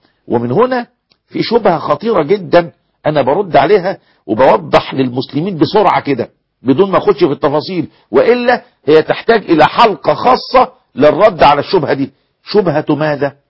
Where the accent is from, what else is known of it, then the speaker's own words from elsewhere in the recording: Egypt; انتوا فاكرين القصة اللي كانت من كام سنة طلعت عندنا في مصر